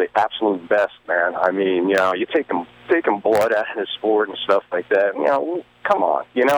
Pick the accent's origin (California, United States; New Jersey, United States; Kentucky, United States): New Jersey, United States; Asbury Park; I'm originally from Asbury Park.